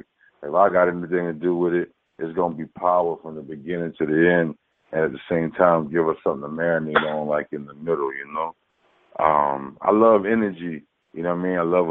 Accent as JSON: {"language": "English", "town": "New Orleans", "region": "Louisiana", "country": "United States", "tie": "born or raised there", "said": "Growing up in Holy Grove, the 17th, you hear me? The same home of … one of the greatest rappers to ever do it, right?"}